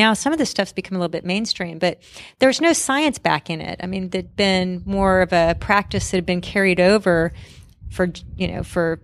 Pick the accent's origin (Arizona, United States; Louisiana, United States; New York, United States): Arizona, United States; Sedona; I shared that I come from Arizona and I grew up in central Arizona, Sedona area.